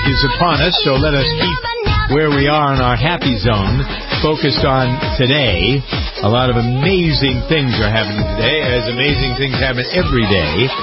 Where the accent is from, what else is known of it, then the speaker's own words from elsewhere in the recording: Northeast, United States; we are from the Northeast. And Northeasterners, for whatever the reason